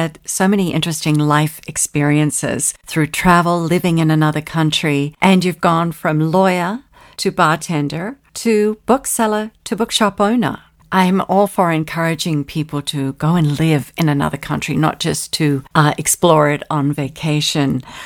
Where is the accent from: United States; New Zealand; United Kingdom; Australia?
Australia; I understand you spent time in my home country of Australia.